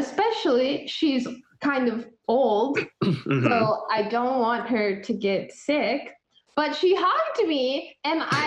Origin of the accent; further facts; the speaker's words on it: Ohio, United States; now in Nashville, United States; Because I'm from Ohio.